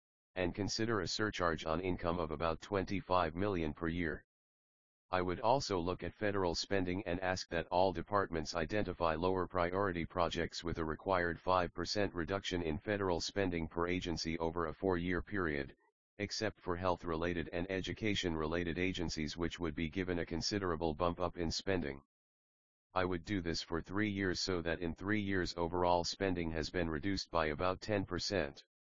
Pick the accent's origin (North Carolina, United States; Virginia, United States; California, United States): California, United States; Berkeley; I grew up in Berkeley, went to college at the University of the Pacific and graduated from the University of Washington